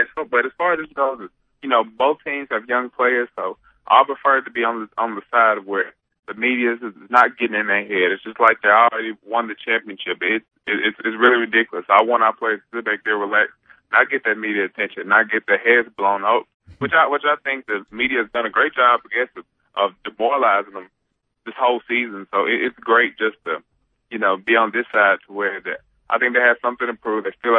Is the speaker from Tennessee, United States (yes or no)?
yes; Tennessee, United States; I'm from Tennessee, so I played basketball for a long time.